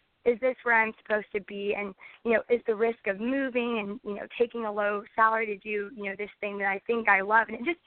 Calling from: North Carolina, United States; Hi, Alejandra and Saba. … from North Carolina.

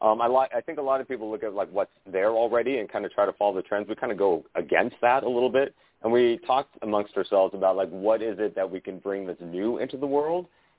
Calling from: California, United States; Sunny Pittsburgh? I'm calling from sunny California.

